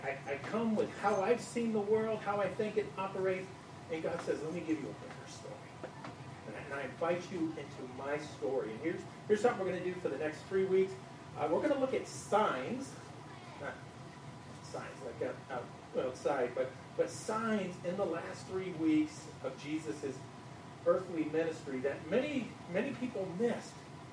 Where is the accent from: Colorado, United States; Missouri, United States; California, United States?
California, United States; I'm from Southern California, so I duck.